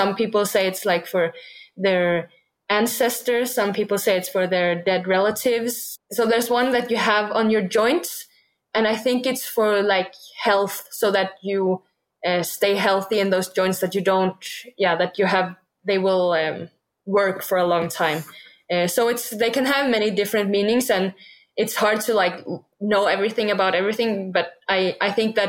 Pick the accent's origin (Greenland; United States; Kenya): Greenland; English is a second language; I do biathlon. I am from Greenland, but I race for Denmark in the Olympics.